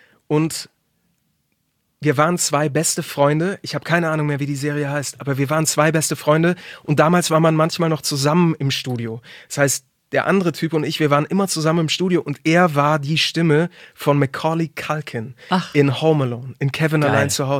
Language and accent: German; Munich, Bavaria, Germany; Und ich bin groß geworden, geboren und groß geworden in München